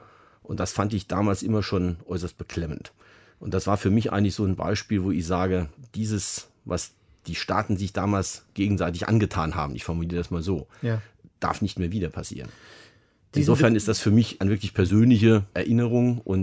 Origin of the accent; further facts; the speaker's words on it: Saarbrücken, Saarland, Germany; Ich bin ja gebürtiger Saarländer, komme aus Saarbrücken und habe selber noch in meiner Kindheit erlebt, wie schwierig das Verhältnis war zwischen Frankreich und Deutschland. Mein Großvater selber ist geboren im Elsass